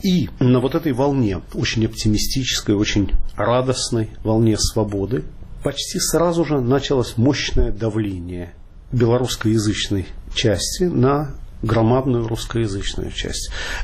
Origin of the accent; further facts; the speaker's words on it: Minsk, Belarus; Давайте я буду выступать просто как минчанин, многожды уезжавший, всегда сюда возвращавшийся.